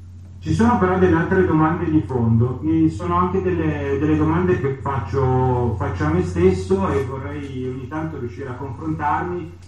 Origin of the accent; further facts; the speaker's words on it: Turin, Piedmont, Italy; now in Genoa, Italy; Io non sono genovese, sono un torinese cresciuto in mezzo alle montagne del Piemonte, in mezzo alla Valsusa, che poi si è trasferito a Genova.